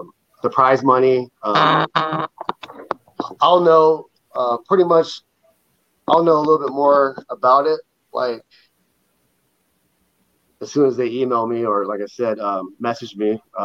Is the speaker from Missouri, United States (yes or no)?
no; California, United States; now in Idaho Falls, United States; I'm from California, but I live in Idaho, Idaho Falls.